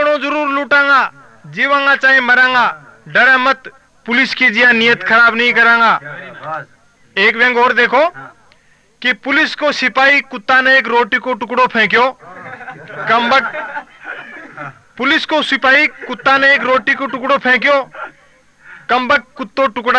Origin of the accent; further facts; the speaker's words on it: Rajasthan, India; राजस्थान में पानी की बड़ी समस्या है, मेरे गांव में भी एक सरकारी नल लगा